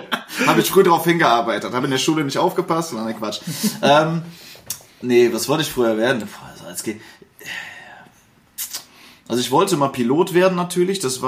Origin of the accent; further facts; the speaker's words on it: Bergisch Gladbach, North Rhine-Westphalia, Germany; und bin natürlich auch hier aufgewachsen, ich komme ursprünglich gebürtig aus Bergisch Gladbach. Das ist so, mit der Bahn sind 17 Minuten bis zum Hauptbahnhof.